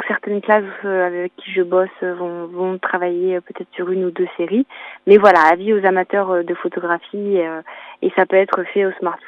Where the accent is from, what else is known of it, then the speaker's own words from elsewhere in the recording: Boulogne-sur-Mer, Hauts-de-France, France; Alors, je suis moi originaire du Pas-de-Calais, hein. Je suis originaire de Boulogne-sur-Mer, donc de la côte d'Opale.